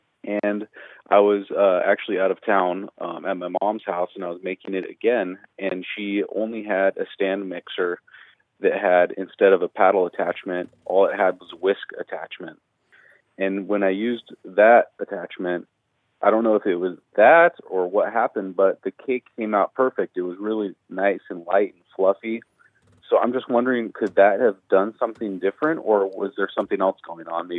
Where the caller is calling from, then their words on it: Fresno, California, United States; Fresno, California.